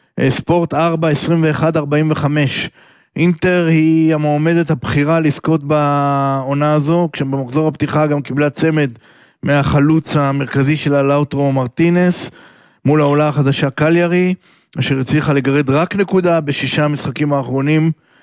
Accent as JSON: {"language": "Hebrew", "town": "Haifa", "region": "Haifa District", "country": "Israel", "said": "טוב, אני כחיפאי הולך על"}